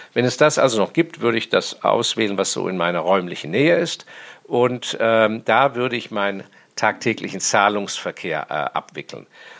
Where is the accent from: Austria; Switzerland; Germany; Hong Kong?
Hong Kong; born or raised there